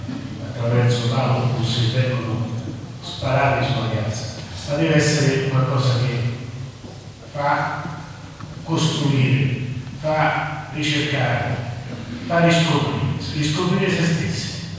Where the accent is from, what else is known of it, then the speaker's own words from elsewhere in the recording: Assisi, Umbria, Italy; io sono da Assisi e per Assisi